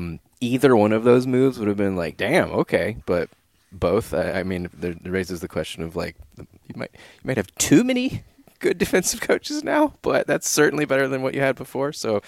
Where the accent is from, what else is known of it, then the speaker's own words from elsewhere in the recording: Arizona, United States; It's like, well, I'm from Arizona, so yes, let us spread the food of my people elsewhere.